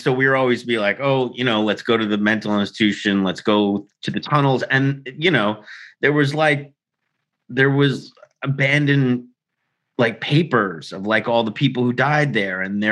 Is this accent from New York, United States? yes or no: yes; Staten Island, New York, United States; so I grew up in Staten Island, New York in the 80s, like 70s and 80s.